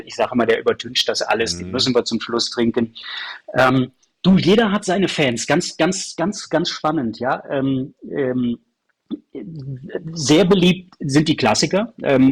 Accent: Aachen, North Rhine-Westphalia, Germany

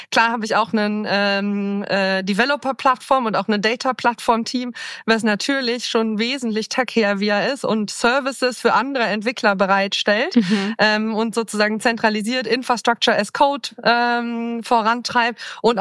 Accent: North Rhine-Westphalia, Germany; born there; Ich komme gebürtig aus dem Münsterland, vom Land tatsächlich.

